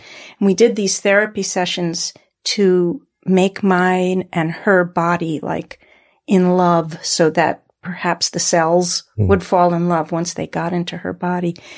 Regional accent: New York, United States; We grew up right on the Sound, and everything was about going to the beach or driving over to the South Shore and going to the Hamptons or Fire Island, things like that.

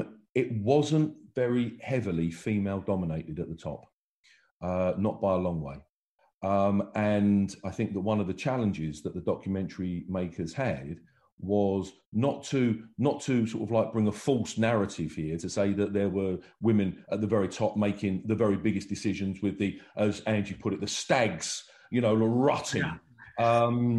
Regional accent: London, United Kingdom; I grew up in London in the 1980s and 1990s

